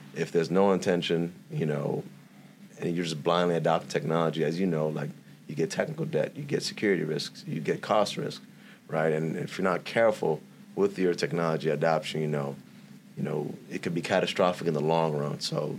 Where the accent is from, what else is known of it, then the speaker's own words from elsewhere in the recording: San Diego, California, United States; Yeah, I'm from the West Coast, man. You know, San Diego, California, you know, born and raised.